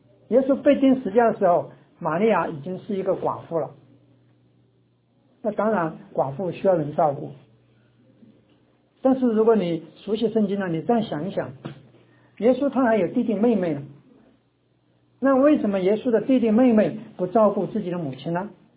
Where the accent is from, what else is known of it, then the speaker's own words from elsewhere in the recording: China; 那我们中国人都知道养儿就是防老